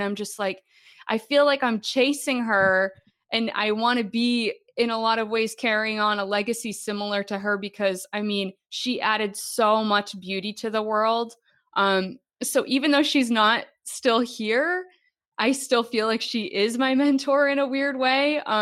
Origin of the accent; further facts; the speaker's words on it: Maine, United States; inspired by my home state of Maine.